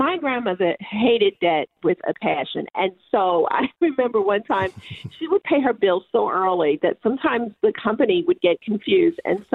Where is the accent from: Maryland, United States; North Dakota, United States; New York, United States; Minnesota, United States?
Maryland, United States; Baltimore; So I grew up in Baltimore. I was raised by my grandmother, who we always called Big Mama.